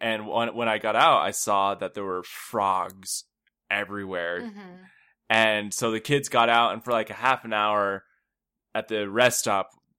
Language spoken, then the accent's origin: English; New Mexico, United States; Which is cool to us, because we're from New Mexico, where we don't have them.